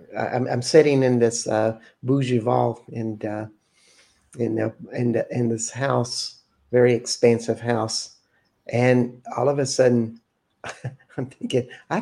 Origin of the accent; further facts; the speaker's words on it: Austin, Texas, United States; And going back to my hometown of Austin, Texas